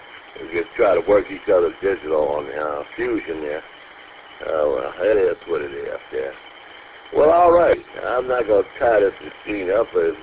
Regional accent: Detroit, Michigan, United States; Born and raised in Detroit, but never been, well, that far east.

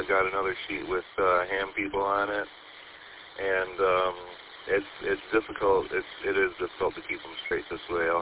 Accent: Saginaw Township, Michigan, United States; I'm from Saginaw Township.

